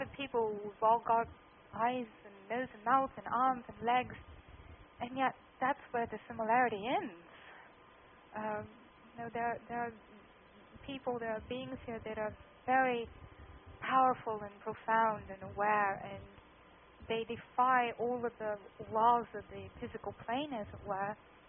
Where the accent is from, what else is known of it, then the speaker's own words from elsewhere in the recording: North West England, United Kingdom; I'm from Lancashire in England